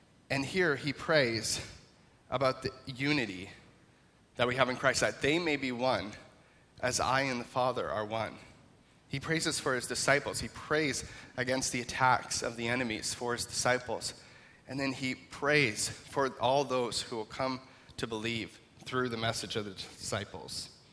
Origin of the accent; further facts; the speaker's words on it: Holstein, Ontario, Canada; now in Acton, Canada; that although I'm currently from Acton, I did grow up in Holstein, Ontario, so this area is quite familiar to me. Spent a lot of time here in Mount Forest growing up through the years.